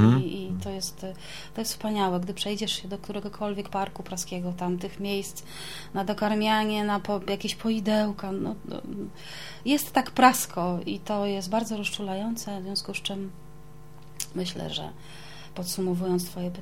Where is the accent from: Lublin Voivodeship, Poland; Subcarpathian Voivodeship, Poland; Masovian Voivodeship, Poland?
Masovian Voivodeship, Poland; Warsaw; ja wywodzę się z Pragi, tutaj z okolic Stalowej Środkowej, 11 listopada.